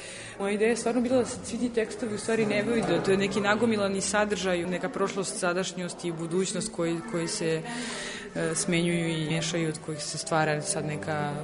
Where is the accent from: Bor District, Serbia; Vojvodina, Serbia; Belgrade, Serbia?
Belgrade, Serbia; also born or lived in Čačak; now in Marseille, France; Ja sam rođena u Čačku, onda sam odrasla u Beogradu i sada trenutno živim u Marseju.